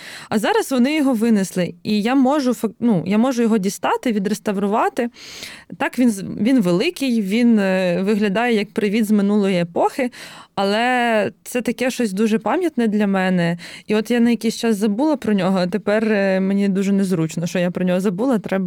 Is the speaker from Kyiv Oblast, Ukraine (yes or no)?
yes; Kyiv Oblast, Ukraine; я родом з Київської області, і росіяни буквально проходили через селище, звідки я родом.